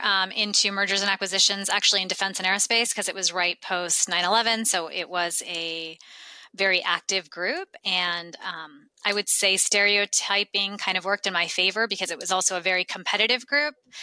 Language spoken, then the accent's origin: English; Los Angeles, California, United States; born there; also born or lived in Middle East; Yeah, I was born in Los Angeles, but then my father was an engineer in the oil industry. And so we then went to the Middle East. We lived there for several years and then came back to California, where I finished off middle school.